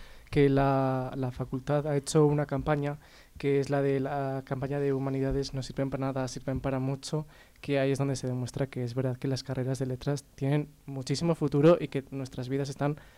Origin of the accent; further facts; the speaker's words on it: León, Castile and León, Spain; Pues ahora que se acerca la Semana Santa, ¿cómo no voy a hacer yo promoción de mi tierra?